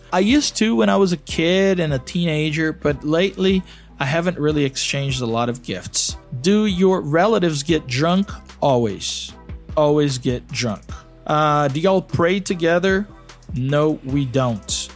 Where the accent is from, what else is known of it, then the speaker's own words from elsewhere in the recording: Belo Horizonte, Minas Gerais, Brazil; English is a second language; So I'm from Belo Horizonte, Minas Gerais, but my relatives are from Rio de Janeiro.